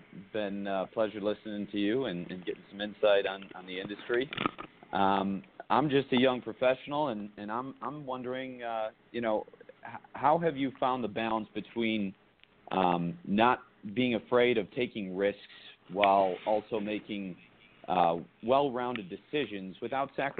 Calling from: Las Vegas, Nevada, United States; I'm calling from Las Vegas, the D Las Vegas, to be specific.

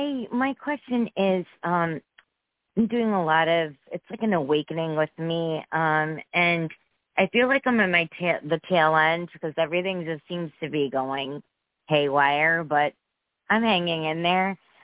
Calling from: Connecticut, United States; from Connecticut.

